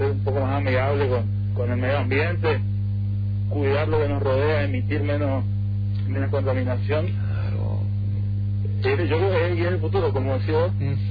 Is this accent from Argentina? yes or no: yes; San Javier, Misiones, Argentina; Yo soy de San Javier.